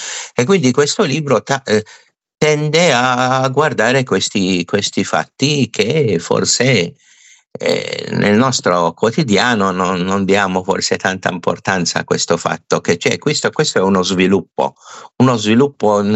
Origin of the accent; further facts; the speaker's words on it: Malta; Io vivo a Malta, veramente, sono maltese, in altre parole.